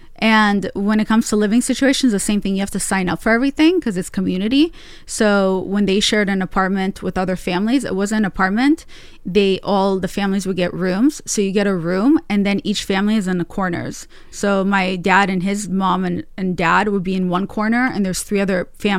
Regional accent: United States; So yeah, we moved to the U.S. and my dad lost most of our money. So I grew up in America pretty poor

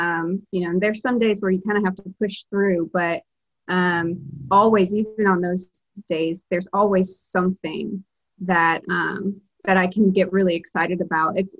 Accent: Alabama, United States; now in Massachusetts, United States; I'm originally from Alabama, but I live in Massachusetts.

